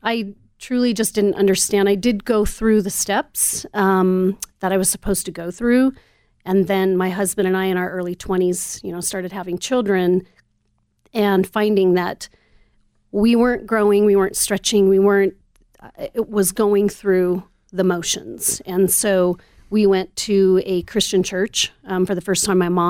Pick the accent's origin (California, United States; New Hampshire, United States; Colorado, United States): Colorado, United States; Thornton; I am from Thornton, Colorado.